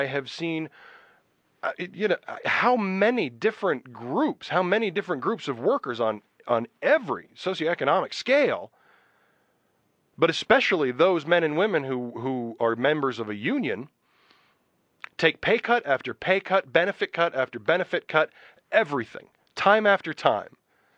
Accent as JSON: {"language": "English", "region": "Utah", "country": "United States", "said": "I did think it was a little different because I come from Utah, and I was out of state when I joined my first union."}